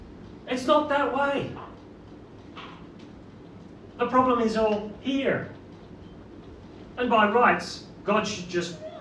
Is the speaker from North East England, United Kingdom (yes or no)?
no; Belfast, Northern Ireland, United Kingdom; I'm from Northern Ireland. I was born in Belfast.